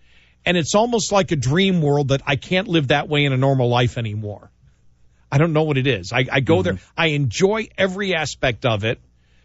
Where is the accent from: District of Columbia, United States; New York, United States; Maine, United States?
New York, United States; some of these people are actually from where I grew up in New York.